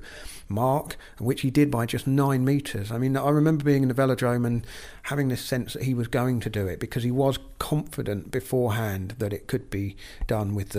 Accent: United Kingdom; And you know, it was exciting to watch as a British journalist.

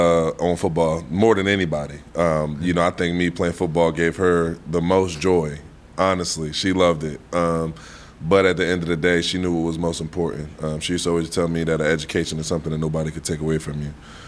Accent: Philadelphia, Pennsylvania, United States; really born and raised in North Philly, right off of 23rd and Sedgley. But, you know, moved uptown to West Oak Lane when I was in middle school with my mother and my grandmother.

